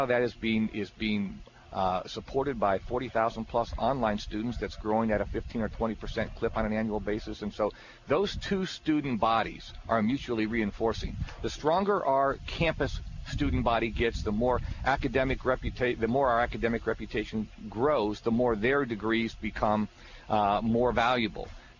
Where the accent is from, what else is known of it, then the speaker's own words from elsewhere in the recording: Milwaukee, Wisconsin, United States; I'm from Milwaukee. I know what Marquette University means to Milwaukee.